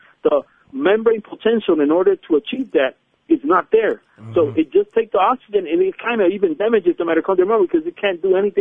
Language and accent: English; Ponce, Puerto Rico; And here in Ponce, it's very known because of canepas, where I'm originally from Ponce, so that's where the canepas are.